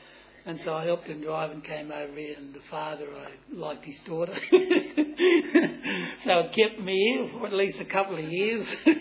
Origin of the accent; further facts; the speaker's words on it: Katanning, Western Australia, Australia; I was born in Katanning, which is a town in the southwest corner of Western Australia, and I grew up in an Aboriginal reserve till about 12, 13